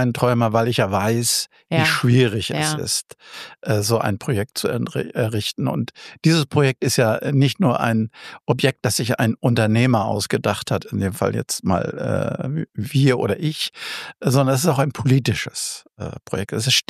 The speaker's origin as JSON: {"language": "German", "region": "Hamburg", "country": "Germany", "said": "wir sollten uns schon bemühen als Hamburger"}